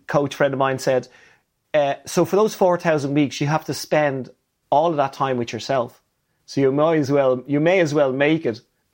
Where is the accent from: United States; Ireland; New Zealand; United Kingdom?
Ireland; You know, I'm Irish.